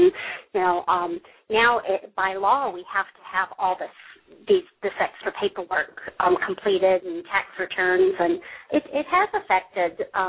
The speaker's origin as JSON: {"language": "English", "region": "the South", "country": "United States"}